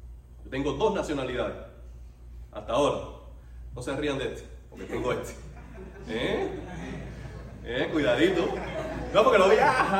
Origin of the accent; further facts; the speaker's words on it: Cuba; born there; Nací en Cuba, mi nacionalidad es cubana en primera instancia, y por adopción yo tengo una americana.